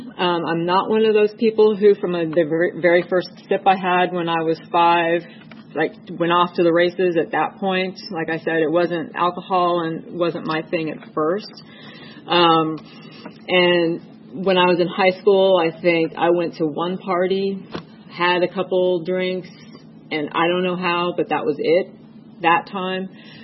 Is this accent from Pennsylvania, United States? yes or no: no; Kansas, United States; I grew up in Kansas, and I grew up in a house that was pretty chaotic.